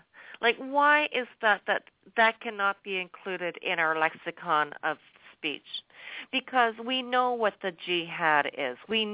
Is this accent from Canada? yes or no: yes; Canada; I am an Anglophile. I'm a Canadian. I'm a subject of the queen.